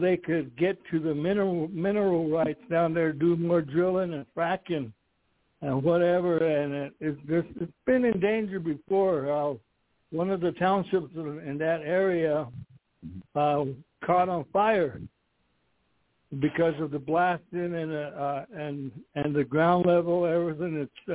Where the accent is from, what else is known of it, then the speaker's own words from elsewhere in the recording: New Mexico, United States; I'm from New Mexico.